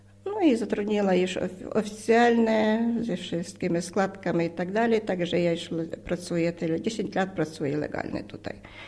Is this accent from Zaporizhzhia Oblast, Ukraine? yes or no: no; Lviv, Lviv Oblast, Ukraine; moved away as an adult; now in Poland; przyjechałam z Lwowa, no w wieku jestem 60 lat, mam trójkę dzieci, też dorosły, mąż już niestety nie żyje